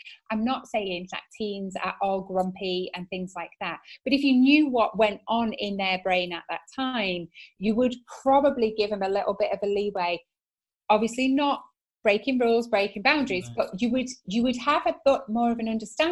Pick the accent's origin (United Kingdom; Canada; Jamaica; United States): United Kingdom; the north of England; Yes. Okay. No, it's purposely kids, Paul, because A, I'm from the north.